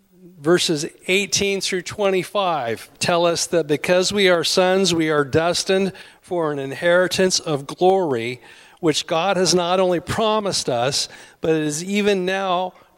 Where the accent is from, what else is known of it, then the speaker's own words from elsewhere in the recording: Seaside, Oregon, United States; born there; I'm sorry, I was born in Seaside, Oregon, and everybody around me was loggers, longshoremen, and fishermen